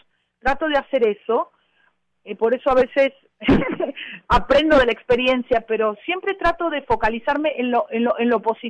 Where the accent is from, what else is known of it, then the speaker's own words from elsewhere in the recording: Buenos Aires, Argentina; moved away as an adult; Mira, yo tengo que decirlo que yo realmente, cuando me fui de Argentina, mis amigos, que me conocían muy bien, me decían … ¿cómo tú vas a hacer para vivir en otro país con lo porteña que tú eres, con lo que amas Buenos Aires?